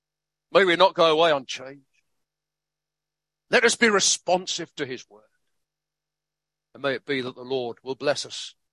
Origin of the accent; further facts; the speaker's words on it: London, United Kingdom; I remember growing up in London, I thought the world was, what that meant was, that the world was pubs, clubs, and cinemas.